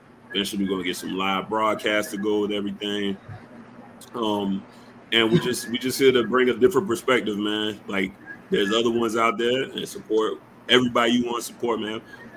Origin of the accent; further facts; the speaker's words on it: Savannah, Georgia, United States; also born or lived in Pensacola, United States; because I'm from Savannah, Georgia, born and bred, lived here most of my life. I moved down to Florida, down in the Panhandle for a little while, out in Pensacola area.